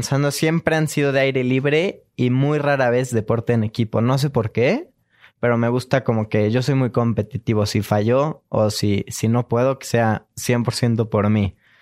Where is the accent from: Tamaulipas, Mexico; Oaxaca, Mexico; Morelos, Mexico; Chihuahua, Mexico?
Morelos, Mexico; Cuernavaca; born there; now in Mexico City, Mexico; Nací en Cuernavaca.